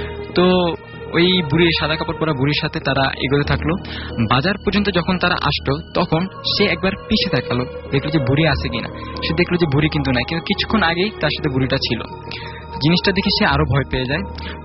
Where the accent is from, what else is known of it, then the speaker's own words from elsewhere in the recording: Kabirhat, Chittagong Division, Bangladesh; আমার গ্রামের বাড়ি হচ্ছে নোয়াখালী কবিরহাট উপজেলায় কালামুন্সি, ওইখানে।